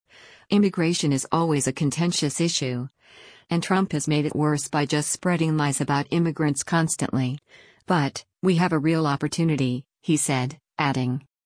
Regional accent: New York City, New York, United States; So this is in my bones as a New Yorker, as someone whose grandparents immigrated to the country in search of a better life.

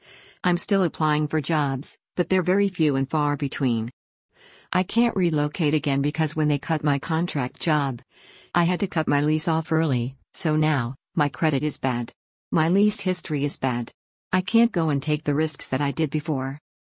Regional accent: United States; I have given up on being able to be hired by America because I'm American, and Americans don't matter.

